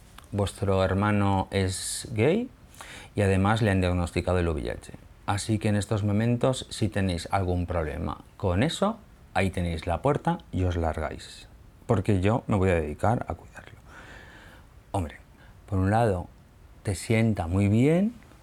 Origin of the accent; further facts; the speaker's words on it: El Perellonet, Valencian Community, Spain; Yo es que me crié en el Perellonet, en la playa. Yo con 9 años vinimos toda la familia aquí a vivir